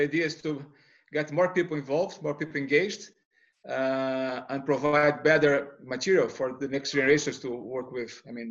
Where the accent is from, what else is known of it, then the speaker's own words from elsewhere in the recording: Brazil; I mean, I'm from Brazil.